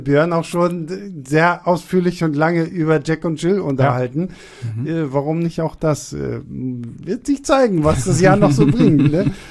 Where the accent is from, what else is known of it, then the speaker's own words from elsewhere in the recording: Rostock, Mecklenburg-Vorpommern, Germany; ich bin in Rostock aufgewachsen und wir haben da jetzt so zwei Kinos.